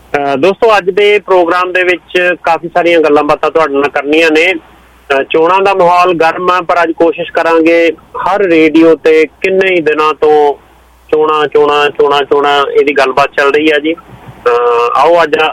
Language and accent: Punjabi; Punjab, India; moved away; ਸਾਡਾ ਜੀ ਕਰਦਾ ਵੀ ਥੋੜੇ ਜਿਹੇ ਮਹੀਨੇ ਕੰਮ ਕਰਕੇ ਵੀ ਚਲੋ ਪੰਜਾਬ ਨੂੰ ਚੱਲੀਏ, ਕਿਉਂਕਿ ਅਸੀਂ ਉਸ ਮਿੱਟੀ 'ਚ ਵੱਡੇ ਹੋਏ ਹਾਂ।